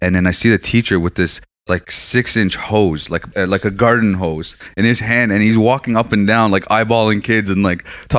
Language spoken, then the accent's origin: English; Iran; we're lighter skinned. We have our own language. We have this and that, this and that. But it's like, we're from Iran. Our culture, a lot of it is Iranian culture.